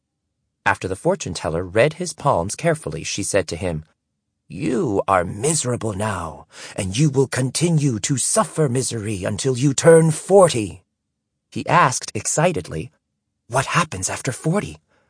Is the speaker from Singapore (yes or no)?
yes; Singapore; born there; I was born in Singapore in 1970. That year, tiny Singapore was a poor, developing country with no natural resources.